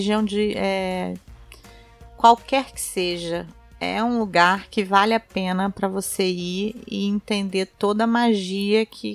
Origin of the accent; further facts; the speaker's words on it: Rio de Janeiro, Brazil; Eu não entendo nada de onda. Sou carioca, mas... Nunca nem desci.